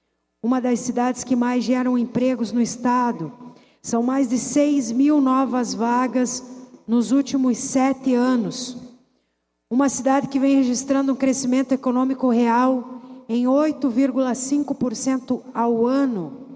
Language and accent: Portuguese; Videira, Santa Catarina, Brazil; born or raised there